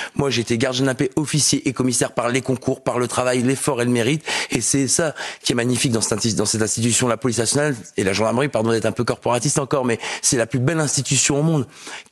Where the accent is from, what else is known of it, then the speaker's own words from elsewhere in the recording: Hauts-de-France, France; Et comme on dit chez moi dans le Nord